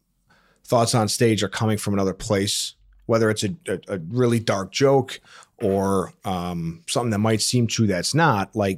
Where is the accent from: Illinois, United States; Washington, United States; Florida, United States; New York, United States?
Illinois, United States; Chicago; I'm from Chicago.